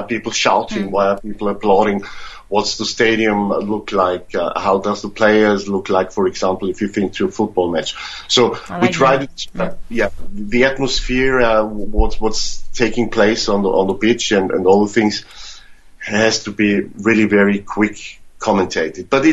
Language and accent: English; Austria; the Special Olympics, which takes place in Austria, in my home country